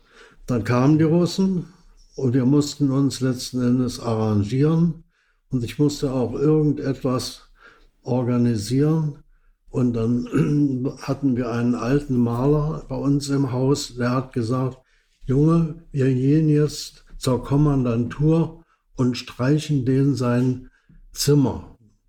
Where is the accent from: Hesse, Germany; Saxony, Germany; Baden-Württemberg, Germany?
Saxony, Germany; Dresden; also born or lived in Berlin; Anschließend war ich in Dresden